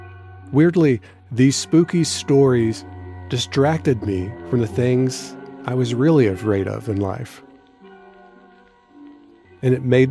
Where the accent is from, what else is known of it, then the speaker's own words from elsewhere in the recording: Texas, United States; accent: Texas; also born or lived in Dallas; That's a very twangy Texas accent. I was born in Dallas, in the neighborhood of Oak Cliff, and later my family moved to a small town about an hour away.